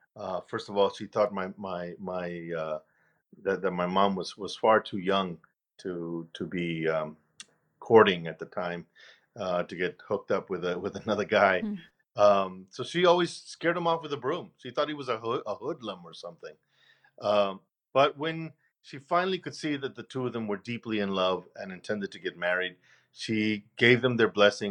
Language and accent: English; El Paso, Texas, United States; to my development as a young man and as an artist in growing up in El Paso.